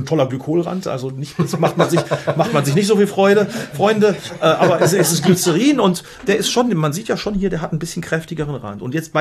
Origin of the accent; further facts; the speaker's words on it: Gütersloh, North Rhine-Westphalia, Germany; Gibt auch welche, die sagen so aus Gütersloh, sag ich mal, aus meiner Heimat, die würden sagen, oh, der ölt aber gut. Ja, das ist halt keine Weinregion.